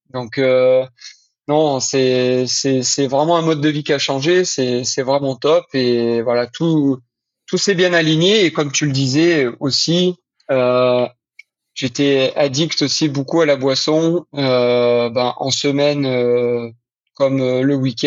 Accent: Cavaillon, Provence-Alpes-Côte d'Azur, France; also born or lived in Avignon / L'Isle-sur-la-Sorgue; moi je viens du Vaucluse, je suis né à Cavaillon et j'habitais entre Avignon et l'Isle-sur-la-Sorgue, pour ceux qui connaissent un petit peu la région. J'ai grandi là-bas et maintenant j'habite sur Lyon

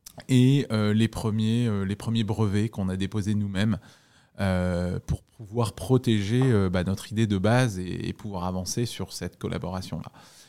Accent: Pau, Nouvelle-Aquitaine, France; also born or lived in Africa; je viens de Pau parce que j'y ai passé mon lycée et ma prépa, mais en réalité, à 18 ans, j'avais passé la moitié de ma vie en Afrique. J'avais passé déjà 9 ans en Afrique en suivant mes parents

